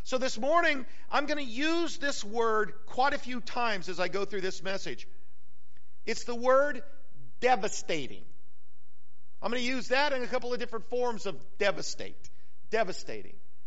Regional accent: New Mexico, United States; Over the years growing up in New Mexico, we seen a lot of snakes meet their fate.

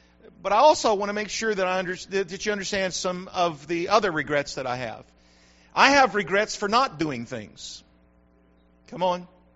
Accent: New Mexico, United States; now in North Carolina, United States; And if you know anything about me, you know I'm from New Mexico, and man, I grew up eating long green chilies from New Mexico. And so you get here to North Carolina

